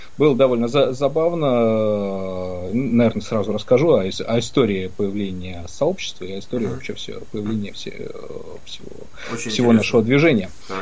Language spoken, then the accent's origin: Russian; Saint Petersburg, Russia; moved away as an adult; now in France; Я родом из Питера, но уехал в 18 лет, вот перед дефолтом, да, армию косить. Уехал во Францию